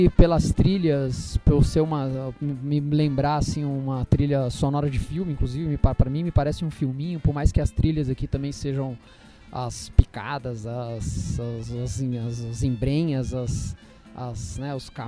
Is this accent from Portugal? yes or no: no; Minas Gerais, Brazil; eu sou professor na rede estadual em Minas Gerais, sou mineiro